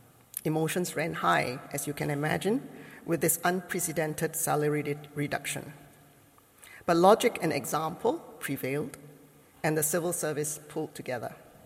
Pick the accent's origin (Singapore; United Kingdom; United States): Singapore; As you know, I come from Singapore. It's a small little island.